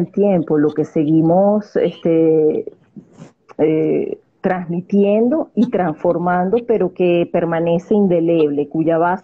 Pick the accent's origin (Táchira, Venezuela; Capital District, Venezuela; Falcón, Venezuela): Capital District, Venezuela; Caracas; Me voy con mi Ávila porque ahí sí soy caraqueña